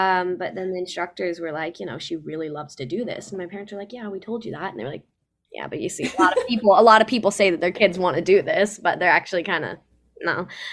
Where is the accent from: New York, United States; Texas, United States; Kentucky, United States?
Texas, United States; also born or lived in Los Angeles; But we were just lucky, because the things that I did out in L.A., because I'm from Texas, it just kind of stuck.